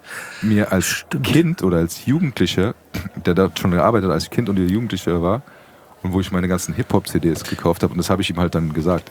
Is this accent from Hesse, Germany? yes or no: yes; Frankfurt, Hesse, Germany; Das ist ja auch meine alte Heimat, bin ja in Braunheim aufgewachsen.